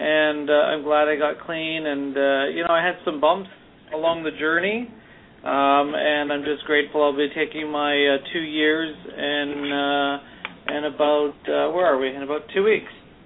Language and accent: English; New Westminster, British Columbia, Canada; I'm from New Westminster, B.C., which is a 20-minute drive from Vancouver, B.C.